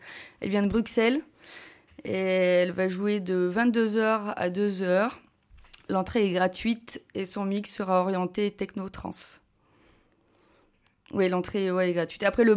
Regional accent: Lyon, Auvergne-Rhône-Alpes, France; Je viens de Lyon, d'ailleurs, enfin là, j'habite à Lyon maintenant.

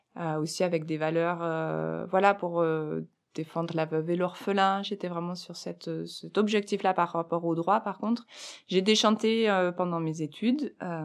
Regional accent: Auvergne-Rhône-Alpes, France; j'ai grandi en Auvergne, dans le Puy-de-Dôme, et qu'il y a la chaîne des Puys.

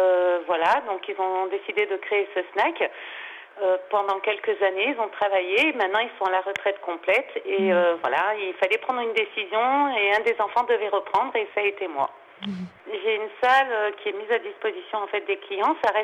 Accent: Réunion, France; c'est l'île où j'ai grandi, c'est, voilà, mes parents sont réunionnais, mes grands-parents, en fait, toute ma famille.

